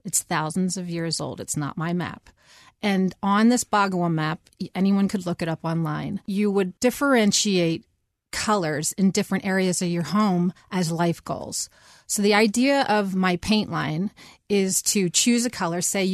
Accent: Quakertown, Pennsylvania, United States; I'm from Quakertown, that little town off of the Turnpike.

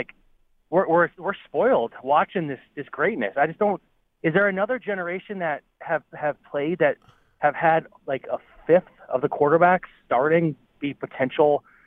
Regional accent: Pennsylvania, United States; I'm an East Coast guy. I'm from Pennsylvania. I'm a Redskins fan.

